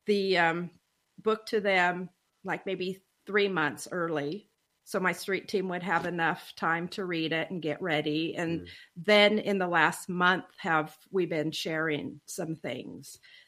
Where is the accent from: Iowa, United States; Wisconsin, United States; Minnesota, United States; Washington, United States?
Washington, United States; Spokane; also born or lived in Colville; that's where I was actually okay. born. I was raised in Spokane.